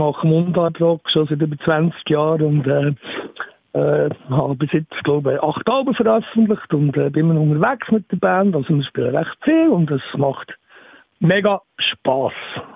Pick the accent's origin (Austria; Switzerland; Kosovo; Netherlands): Switzerland; Bern; wir Berner sind ein bisschen privilegiert mit diesem Dialekt